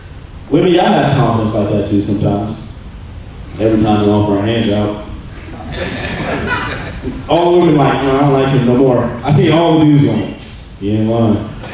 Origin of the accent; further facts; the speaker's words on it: United States; I was like, come on, what's up? I'm from America. Treat me better.